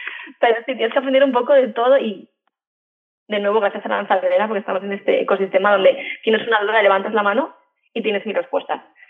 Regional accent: Madrid, Community of Madrid, Spain; yo soy de Madrid y mi vida siempre ha sido viajando por mi trabajo

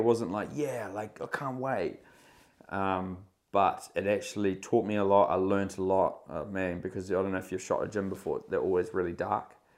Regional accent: New Zealand; also born or lived in Australia; No, I'm Kiwi.

